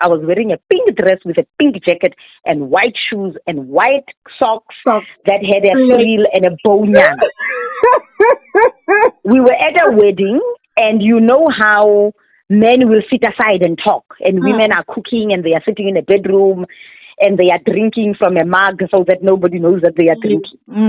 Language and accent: English; Johannesburg, Gauteng, South Africa; Because I come from Joburg and I come from this family where you can talk. I'm 18.